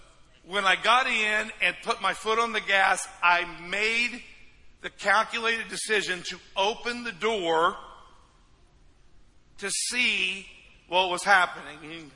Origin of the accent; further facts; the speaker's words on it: Midwest, United States; I grew up in the Midwest. A lot of snow. And when the snow melts, lots of mud.